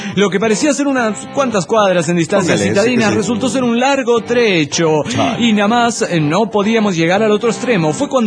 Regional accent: Zacatecas, Mexico; Soy el predicador de Zacatecas, México.

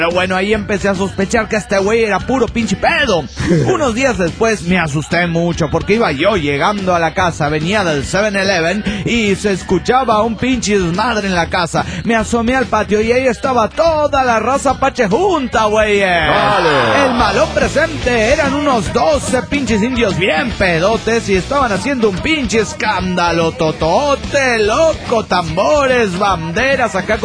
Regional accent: Córdoba, Argentina; de Córdoba, Argentina.

